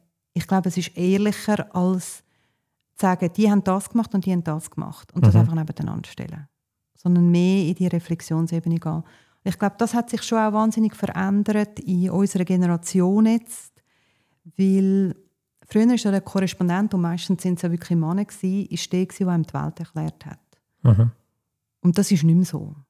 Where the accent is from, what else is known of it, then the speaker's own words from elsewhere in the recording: Switzerland; Ich bin in der Schweiz aufgewachsen, ich bin geprägt von der Schweiz. Ich bin im christlichen Land aufgewachsen, auch wenn nicht religiös